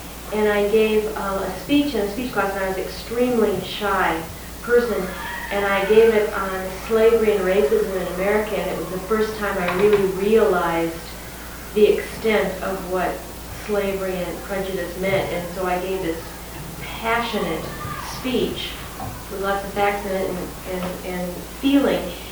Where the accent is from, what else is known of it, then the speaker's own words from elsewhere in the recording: Port Angeles, Washington, United States; I'm from Port Angeles, Washington.